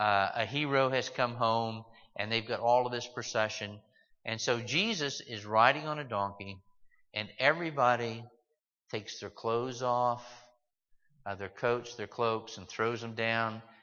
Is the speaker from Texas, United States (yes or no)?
no; Kentucky, United States; Brent, that's about the size of the farm we grew up on in West Kentucky.